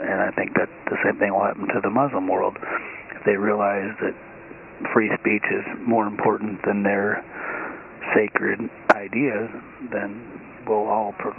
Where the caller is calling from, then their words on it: Round Rock, Texas, United States; I'm calling from Round Rock, Texas.